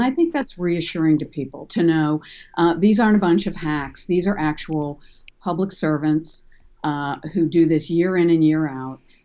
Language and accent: English; Pennsylvania, United States; because it was about Pennsylvania, my home state